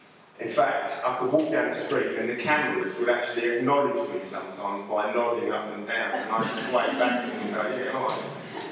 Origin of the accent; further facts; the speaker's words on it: London, United Kingdom; I was brought up in South London. In fact, I was born in Tooting, St George's Hospital, which I think must be quite near here, as you drive through Mitchell. I was brought up in South London, and I'm an only child